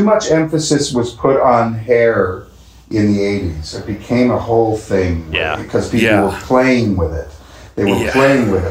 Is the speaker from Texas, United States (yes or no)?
no; New York, United States; I grew up in Queens, but I'm a Yankees fan